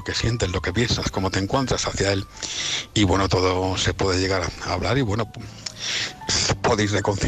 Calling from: Leganés, Community of Madrid, Spain; de Leganés.

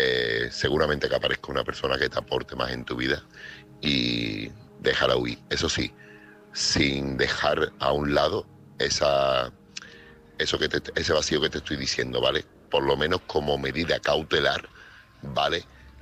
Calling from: Seville, Andalusia, Spain; Desde nosotros, desde los sevillanos y desde todo el mundo

